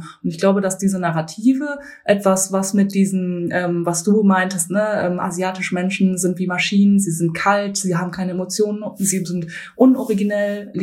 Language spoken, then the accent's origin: German; Bielefeld, North Rhine-Westphalia, Germany; Ich bin in Bielefeld aufgewachsen und habe 4 Geschwister. Meine Mutter stammt aus Japan, mein Vater stammt aus Taiwan.